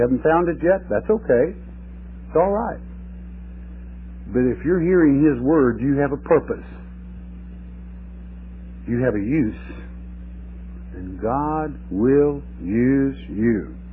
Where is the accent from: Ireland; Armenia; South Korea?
Ireland; I forget, some of you that have never met me before, I'm Irish